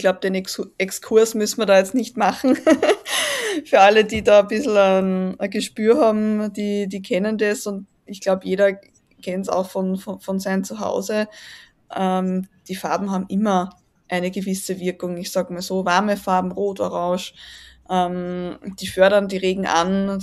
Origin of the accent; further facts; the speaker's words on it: Austria; ich komme aus Österreich, wie man sicherlich auch am Dialekt hört.